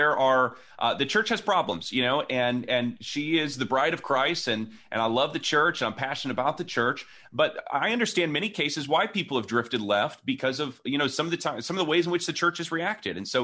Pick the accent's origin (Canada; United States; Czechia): United States; South Bend, Indiana; also born or lived in Ohio; Yeah, so I'm actually in South Bend, from South Bend, Indiana. Spent a couple of years in Ohio.